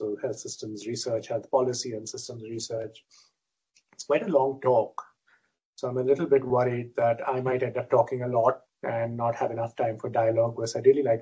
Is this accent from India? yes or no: yes; Western India, India; I'm from India, I'm Indian, and I grew up in Western India. I did medicine in New Delhi.